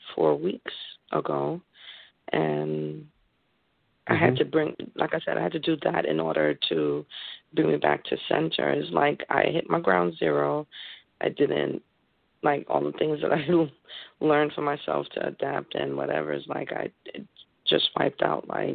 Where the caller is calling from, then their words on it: Connecticut, United States; I'm calling in from Connecticut.